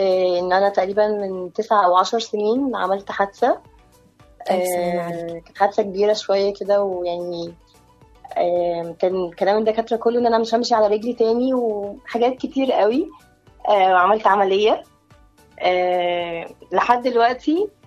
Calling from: Gisr al-Suez, Cairo Governorate, Egypt; من جسر السويس.

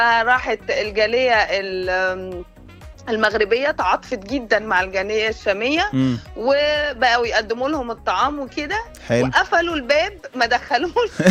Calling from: Cairo, Cairo Governorate, Egypt; انا بكلمك من القاهره

